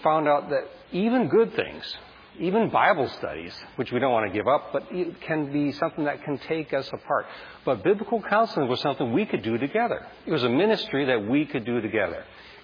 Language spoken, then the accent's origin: English; Bozeman, Montana, United States; And this is a picture from where we are from Bozeman.